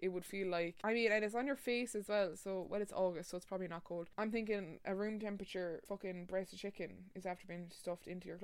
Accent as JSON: {"language": "English", "country": "Ireland", "said": "We're so Irish, man."}